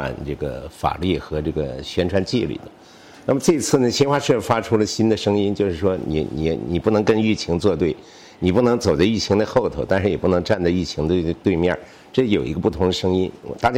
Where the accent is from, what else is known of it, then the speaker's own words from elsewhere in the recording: Harbin, Heilongjiang, China; 因为我是黑龙江人，哈尔滨人嘛